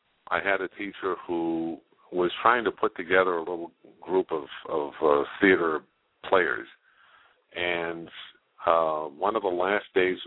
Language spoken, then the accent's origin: English; Leominster, Massachusetts, United States; I lived out in Leominster at the time. It was my hometown.